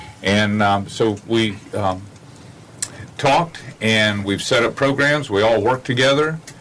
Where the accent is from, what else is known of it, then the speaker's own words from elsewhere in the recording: Georgia, United States; I'm a Georgia boy. I lived in Atlanta for 52 years. My in-laws are here, so I've been coming here for 30 years.